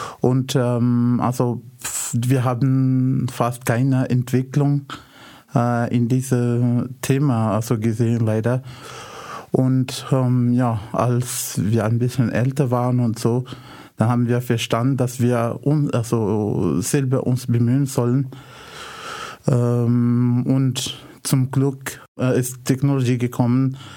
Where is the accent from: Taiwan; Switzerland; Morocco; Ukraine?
Morocco; Casablanca, Casablanca-Settat; now in Austria; Ich komme aus Casablanca, Marokko.